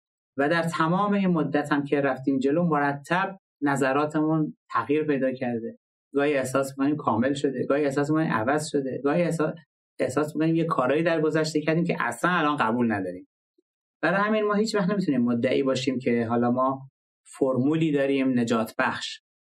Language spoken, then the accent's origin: Persian; Iran; من به عنوان یک ایرانی شکرگزار این خدمت هستم